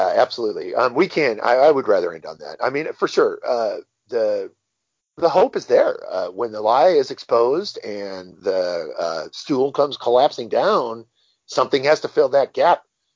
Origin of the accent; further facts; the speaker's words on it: United States; And I feel like I'm not the only American that would take that kind of personal responsibility.